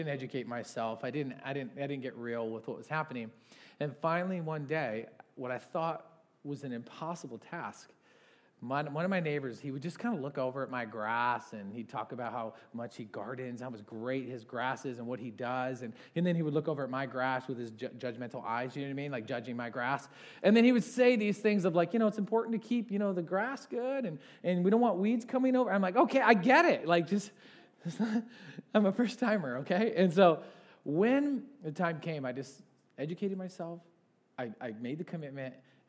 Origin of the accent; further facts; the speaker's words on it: Michigan, United States; I was raised in Michigan, bought a house in Michigan